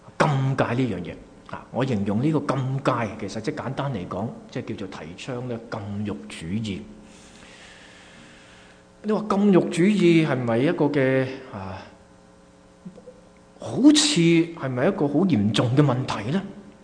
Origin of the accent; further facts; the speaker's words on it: Hong Kong; now in Canada; 我记得年轻的时候，很小的时候在香港住土瓜湾，住那些唐楼